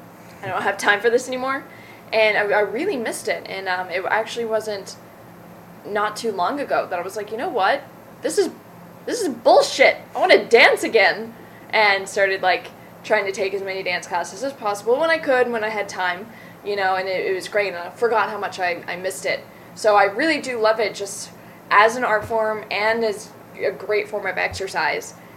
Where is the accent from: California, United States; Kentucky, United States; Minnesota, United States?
Kentucky, United States; Yes, I was born and raised in Kentucky.